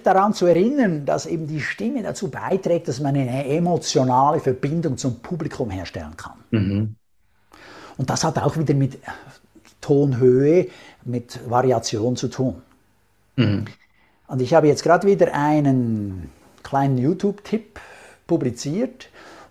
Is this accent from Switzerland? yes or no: yes; Switzerland; Da haben wir als Schweizer eher Vorteile oder überhaupt die dialektstark sind, weil da ist tendenziell mehr Melodie drin.